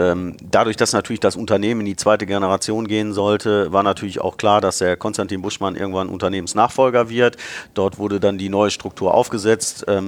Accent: Bottrop, North Rhine-Westphalia, Germany; also born or lived in Karlsruhe, Germany; Ich habe auch mal für 2 Jahre als Kind in Karlsruhe gelebt, aber eigentlich war ich immer Bottroper Jung, wie man so schön sagt. Bin in Bottrop geboren, meine Familie kam dort her.

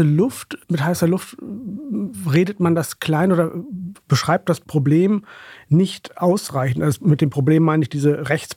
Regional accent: Northern Germany, Germany; now in Vienna, Austria; Ich fühle mich auch in Norddeutschland zu Hause, wo ich herkomme, was meine Heimat ist, wenn man dieses Wort nutzen möchte.

